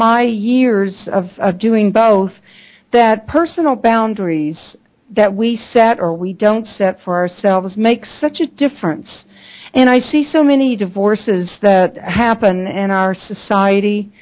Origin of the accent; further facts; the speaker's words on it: the South, United States; I am from the South, so sometimes I say things a little funny.